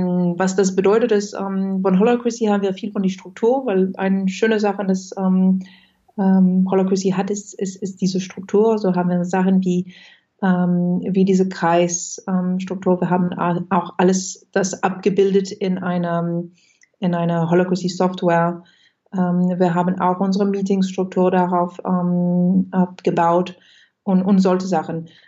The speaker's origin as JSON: {"language": "German", "country": "France", "second_language": "German", "moved": "as an adult", "lives_now": "Germany", "said": "ich bin ursprünglich Französin, wie es sich wahrscheinlich hört. Also ich bin nicht ursprünglich Deutsch, aber nach Deutschland gekommen vor 10 Jahren, um diese Firma zu gründen."}